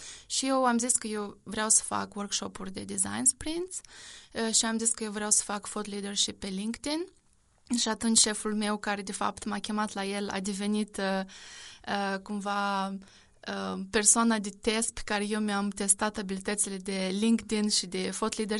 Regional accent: Chișinău, Moldova; sunt originară din Chișinău.

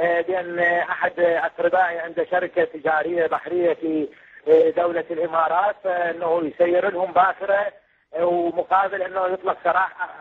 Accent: Iraq; احنا بالعراق احنا نمتلك أجمل المقومات، النفط والخير، وفوق كل هذه هاي الغيرة اللي بيناتنا كعراقيين والمحبة

